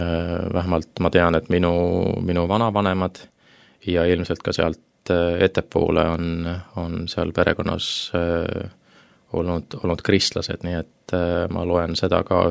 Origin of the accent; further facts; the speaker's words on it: Tallinn, Harju County, Estonia; Mina olen jah, tõesti põline Tallinna poiss siin üles sündinud ja üles kasvanud ja küll vahepeal natukene oma sünnikodust ära käinud, aga sisuliselt oma 47 eluaastast